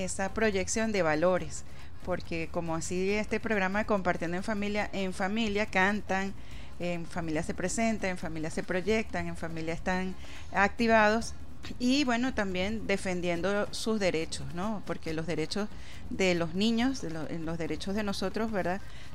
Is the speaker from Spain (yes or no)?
no; Venezuela; enaltecer lo que somos los venezolanos